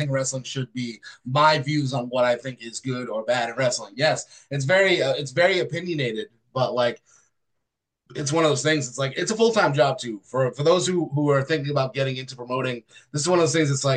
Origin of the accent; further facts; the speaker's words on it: Massachusetts, United States; moved away as an adult; I am from Massachusetts originally. That is my home. That is where I was born and raised. I moved to the Midwest right before the pandemic. So now while I'm based in the Midwest, I am still East Coast homebody.